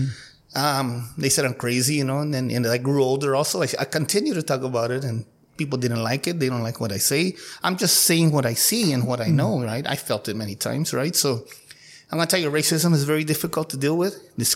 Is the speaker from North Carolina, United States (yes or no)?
no; Brawley, California, United States; and then growing up in Brawley. Brawley is a much different city than Calexico